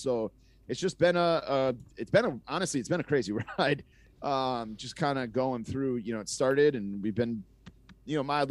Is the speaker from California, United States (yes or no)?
no; Massachusetts, United States; She had it in Connecticut, but I grew up in Mass, and in Mass, we didn't get TBS.